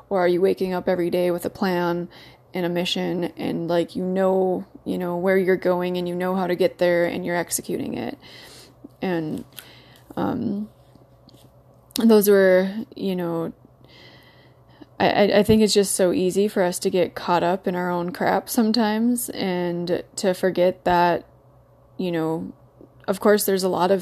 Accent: North Dakota, United States; I grew up in North Dakota, where a lot of us are really proud of doing everything the hard way.

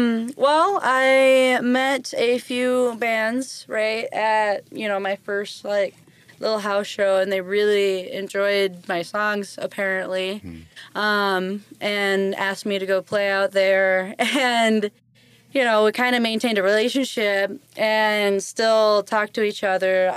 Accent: Michigan, United States; We're from Michigan. We're blessed with a lot of badass musicians.

